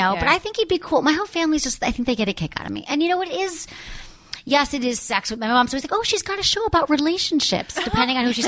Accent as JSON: {"language": "English", "region": "Michigan", "country": "United States", "said": "Because I'm from Michigan."}